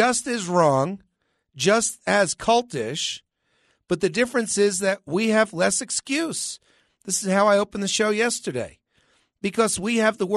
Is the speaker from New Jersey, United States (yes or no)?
yes; New Jersey, United States; I'm from New Jersey, the Garden State. Beautiful state. Gets a bad rap.